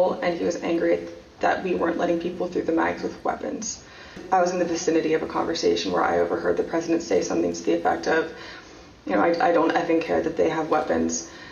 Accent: United States; As an American, I was disgusted. It was unpatriotic. It was un-American.

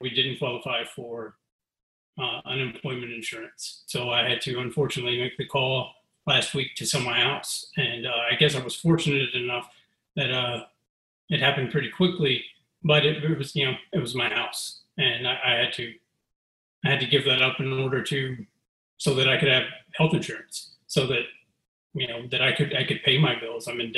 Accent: Martin, Tennessee, United States; I'm from Martin, Tennessee.

